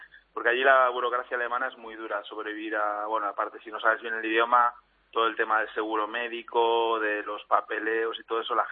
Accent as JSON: {"language": "Spanish", "country": "Spain", "moved": "as an adult", "said": "Bueno, fui de España un poco asqueado de todo lo que estaba ocurriendo."}